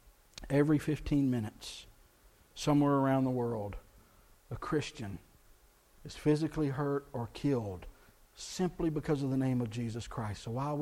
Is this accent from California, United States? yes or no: no; Texas, United States; Those of you that grew up here, I grew up in Texas, I mean, you just went to church, right?